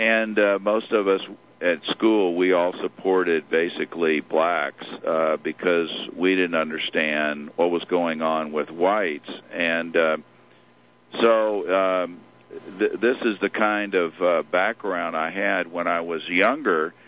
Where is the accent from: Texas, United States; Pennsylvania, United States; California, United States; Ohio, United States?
Texas, United States; Houston; born or raised there